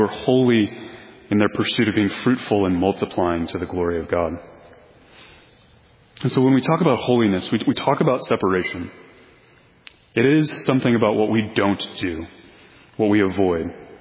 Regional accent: Missouri, United States; So I'm from Missouri.

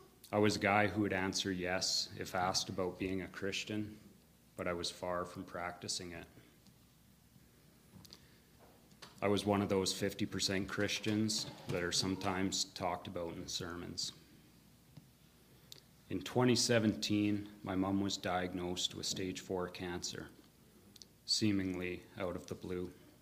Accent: Prince George, British Columbia, Canada; I'm 39 years old. I'm the middle of five siblings. I grew up in Prince George in a Christian home. Our family went to the Alliance Church.

